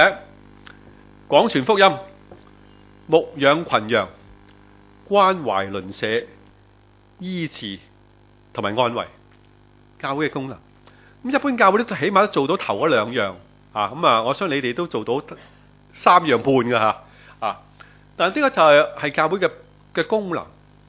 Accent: Central and Sheung Wan, Hong Kong; 自己生活在香港这么多年，我在中上环长大

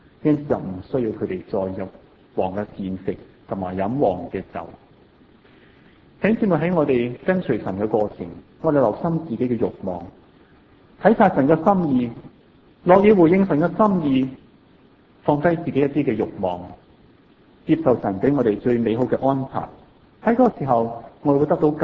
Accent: Hong Kong; 我哋香港人食好多嘅海产，食好多鱼

